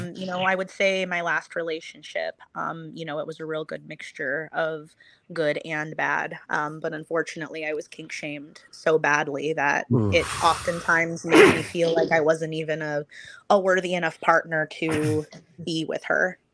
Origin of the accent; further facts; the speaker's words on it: Arizona, United States; loving the summertime growing up in Arizona